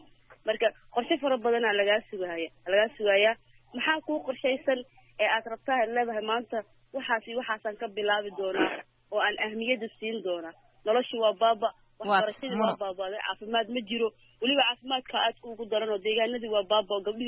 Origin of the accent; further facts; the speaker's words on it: Beledweyne, Hiran, Somalia; born there; Aniga waxaan kasoo jeedaa Iran, aan kasoo jeedaa gaar ahaan magaalada Beledweyne aan ku dhashay.